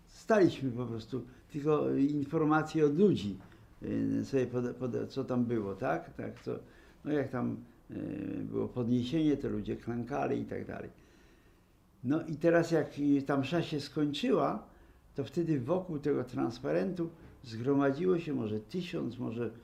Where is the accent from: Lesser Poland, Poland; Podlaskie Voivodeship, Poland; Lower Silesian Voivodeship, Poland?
Lower Silesian Voivodeship, Poland; Pęgowo; Że z Pęgowa, taka wioska pod Wrocławiem, gdzie mieliśmy swój dom.